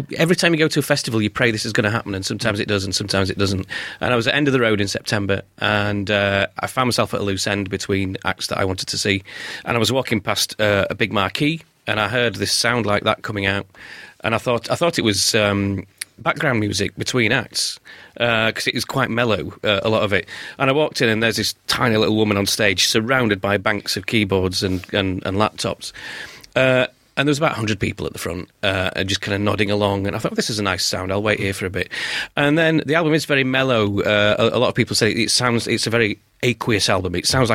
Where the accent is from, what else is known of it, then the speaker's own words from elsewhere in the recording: Barnsley, Yorkshire and the Humber, United Kingdom; Yeah, when I was growing up in Barnsley